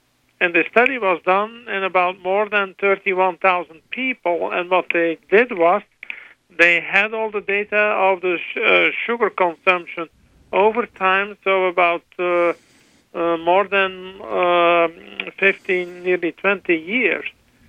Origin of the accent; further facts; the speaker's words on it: Belgium; English is a second language; I'm born and raised in Belgium and everybody knows the Belgium chocolate.